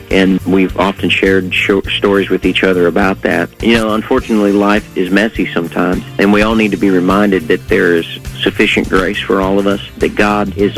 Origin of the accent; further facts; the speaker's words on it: Columbus, Ohio, United States; Well, you know, Gary is my cousin. We grew up together in Columbus, Ohio